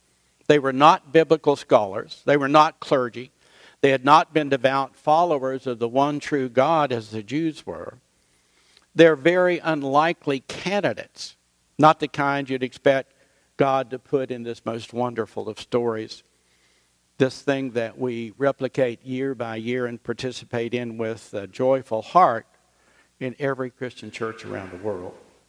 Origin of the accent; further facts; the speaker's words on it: West Virginia, United States; Now, when I was growing up in West Virginia, east meant New York City.